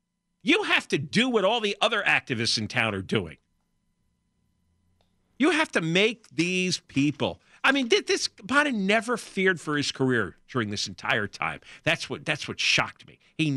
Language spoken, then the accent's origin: English; Los Angeles, California, United States; I remember growing up in Venice in the 80s and 90s, seeing encampments